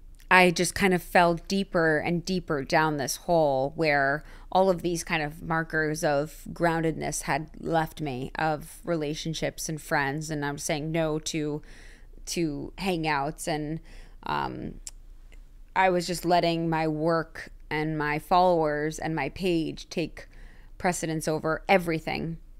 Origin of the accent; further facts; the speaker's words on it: Connecticut, United States; I think a lot of people kind of thought I was from LA, even though I'm from Connecticut.